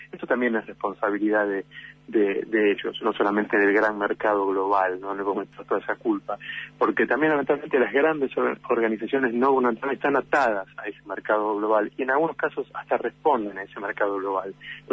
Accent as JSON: {"language": "Spanish", "region": "Buenos Aires", "country": "Argentina", "lives_now": "Puerto Madryn, Argentina", "said": "yo soy de Buenos Aires, soy una gran ciudad, ¿no? Viviendo en Puerto Madryn de hace tiempo, pero soy de una gran ciudad."}